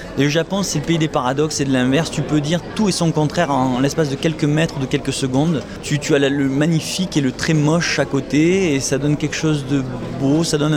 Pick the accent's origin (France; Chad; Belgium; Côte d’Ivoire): France; Et dès qu'on dit qu'on est français, alors là, c'est formidable.